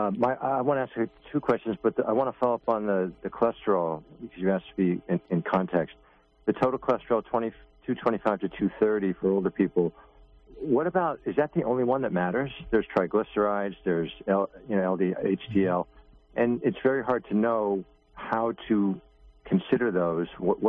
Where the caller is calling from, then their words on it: New York, United States; I'm from New York.